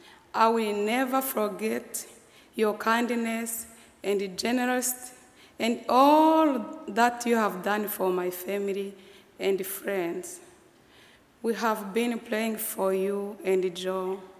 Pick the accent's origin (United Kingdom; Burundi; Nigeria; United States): Burundi; I'm from Burundi.